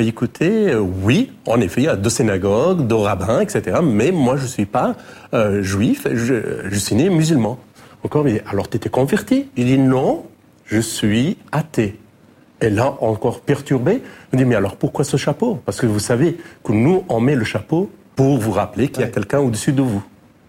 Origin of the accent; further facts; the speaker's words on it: Paris, Île-de-France, France; Je dis de Paris, mais je suis d'origine afghane.